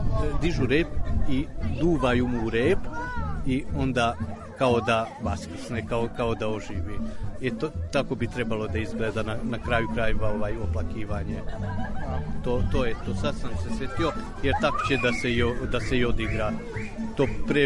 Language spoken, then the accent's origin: Serbian; Subotica, Vojvodina, Serbia; Ja sam isto iz Subotice, inače ona je Marta, moja supruga, novinarka, ona je moja supruga, mi smo oboje iz Subotice